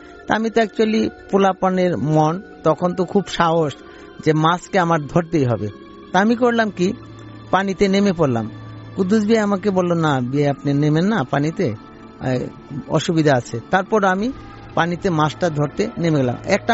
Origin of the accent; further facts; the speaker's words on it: Manikganj, Dhaka Division, Bangladesh; আমি ঢাকা মানিকগঞ্জ থেকে আসছি।